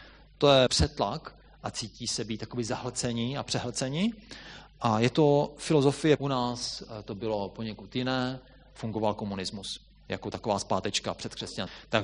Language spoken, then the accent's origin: Czech; Bulgaria; Ne, já jsem Bulharka.